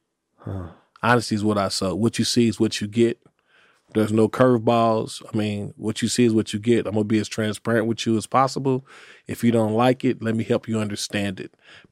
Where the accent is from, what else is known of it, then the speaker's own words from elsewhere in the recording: Louisville, Kentucky, United States; but I didn't know I'm from Louisville, Kentucky.